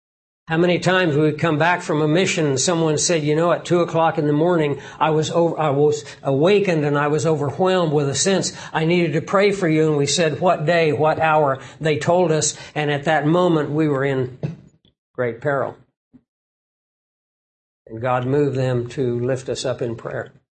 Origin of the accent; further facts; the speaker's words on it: Toad Suck, Arkansas, United States; Toad Suck, Arkansas. Where is that? Well, it's the other side of Conway from Pickles Gap. I'm glad I don't live there anymore.